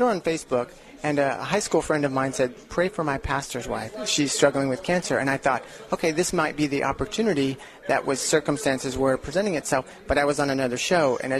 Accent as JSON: {"language": "English", "town": "Houston", "region": "Texas", "country": "United States", "said": "Texas. Houston, Texas."}